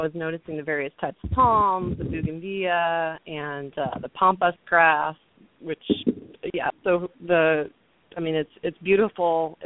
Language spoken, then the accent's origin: English; Midwest, United States; because I grew up in the Midwest